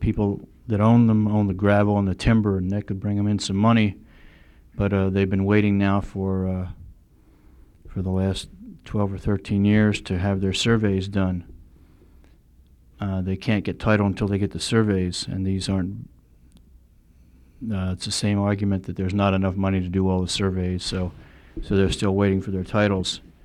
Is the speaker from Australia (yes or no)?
no; Fairbanks, Alaska, United States; I'm from Fairbanks.